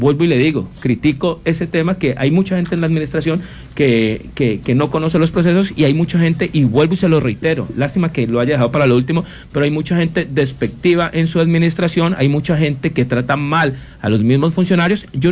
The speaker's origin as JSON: {"language": "Spanish", "town": "Cali", "region": "Valle del Cauca", "country": "Colombia", "said": "como ciudadanos, como caleños"}